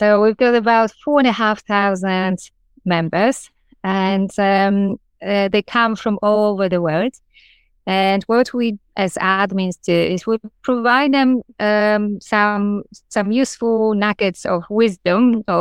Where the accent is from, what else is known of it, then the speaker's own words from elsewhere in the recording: Poland; accent: Polish; English is a second language; moved away as an adult; now in London, United Kingdom; I'm joining you from London in the United Kingdom, and my accent comes from Poland, where I was born, brought up, and I moved to live in London in 2000, I believe. So if you count your my years, it's nearly half of my life. I've been here nearly here for half of my life.